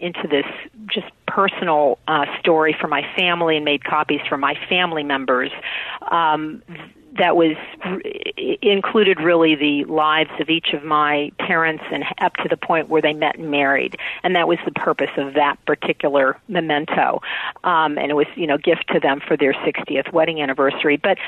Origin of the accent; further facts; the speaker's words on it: Columbus, Ohio, United States; I'm from Columbus, Ohio, and met him at a, I was invited to a book club event where he was a featured speaker.